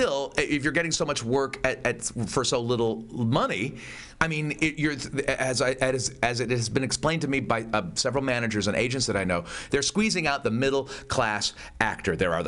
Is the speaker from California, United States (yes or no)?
yes; California, United States; Now, and I'm from San Francisco Bay Area, so I'm supposed to have a Northern California prejudice against